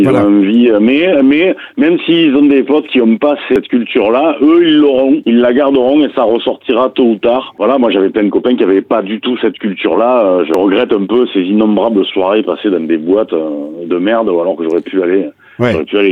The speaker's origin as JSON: {"language": "French", "town": "Béziers", "region": "Occitanie", "country": "France", "said": "avec un sold out du côté de Bordeaux ou chez nous à Béziers"}